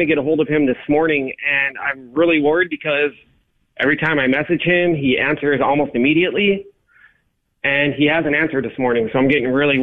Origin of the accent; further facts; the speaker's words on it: California, United States; I'm from California.